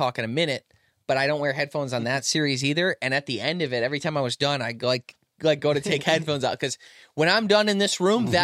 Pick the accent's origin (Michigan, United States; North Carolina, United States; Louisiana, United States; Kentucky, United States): Michigan, United States; we grew up in Michigan where we had the Michigan Dog Man